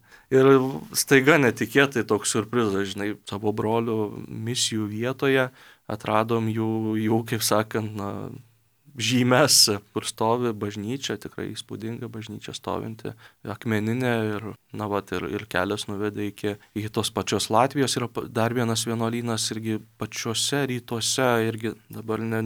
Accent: Samogitia, Lithuania; didžioji dalis netgi šiandien dominikonų esame žemaičiai

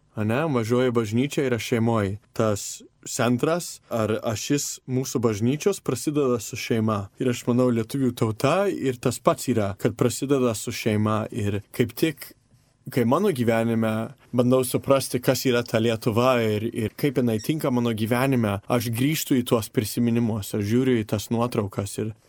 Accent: United States; Aš aiškiai užaugau Amerikoje.

